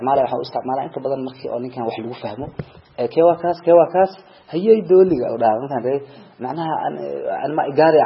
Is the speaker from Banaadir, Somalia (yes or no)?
yes; Mogadishu, Banaadir, Somalia; waxaan ku dhashay Soomaaliya gaar ahaan magaalada Muqdisho degmada Yaqsi isla meeshaas ku soo barbaaray